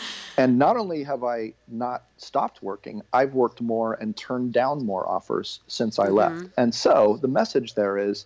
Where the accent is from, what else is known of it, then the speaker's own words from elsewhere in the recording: Berkeley, California, United States; And I grew up in the Bay Area in the Berkeley Hills on 3.5 acres with no neighbors.